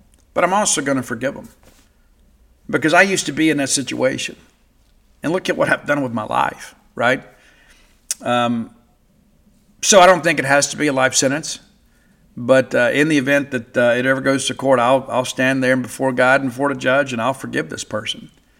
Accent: Mississippi, United States; I'm from South Mississippi. South Mississippi, true South Mississippi.

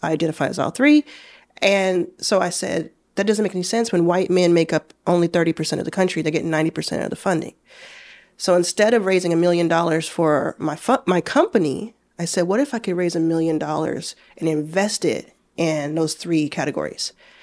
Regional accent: Dallas, Texas, United States; also born or lived in Jackson, Mississippi / Pearland, Texas; now in Los Angeles, United States; Originally from Dallas, Texas. Born in Jackson, Mississippi, but raised in Dallas, Texas. Consider that my home. I live in LA.

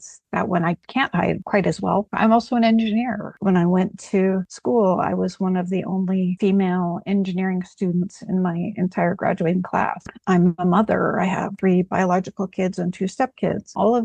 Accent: Montana, United States; I grew up in Montana, and I was born in 1970 something. At that time, and still, you know, even kind of to this day, being Native American in Montana wasn't necessarily a safe thing. So I was pretty much raised white.

